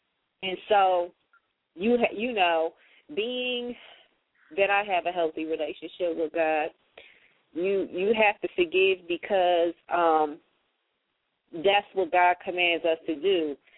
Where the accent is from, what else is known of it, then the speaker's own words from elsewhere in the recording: Toledo, Ohio, United States; I'm from Toledo, Ohio.